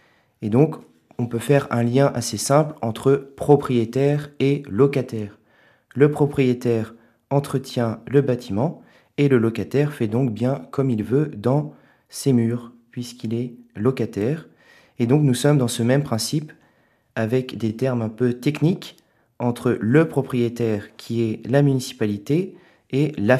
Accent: Tréon, France; Je suis originaire de Tréon

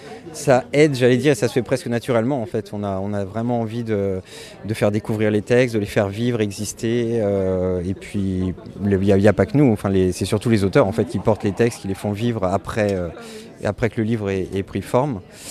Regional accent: Centre-Val de Loire, France; now in Caen, France; Alors, je suis d'un village à côté d'Orléans, en Beauce. Et maintenant, la maison d'édition et moi-même sommes à Caen, en Normandie, depuis quelques années.

